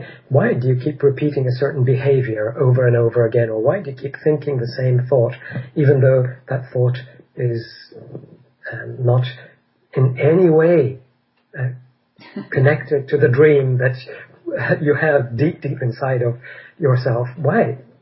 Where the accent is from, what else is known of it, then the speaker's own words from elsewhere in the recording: Egypt; I grew up in Egypt. My parents worked there.